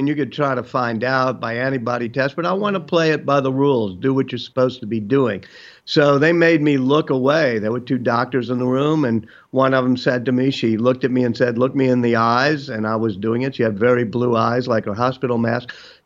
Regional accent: New Orleans, Louisiana, United States; I was in New Orleans, my hometown.

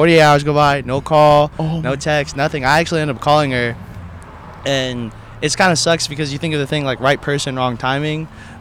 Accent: Philippines; I mean, the joke is because I'm Filipino, so I would love, like, a Filipino one.

